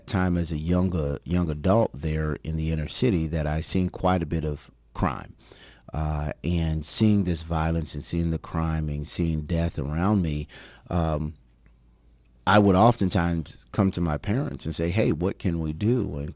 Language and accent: English; Kansas City, Kansas, United States; Grew up, born and raised in Kansas City, Kansas, Wyandotte County, true dot.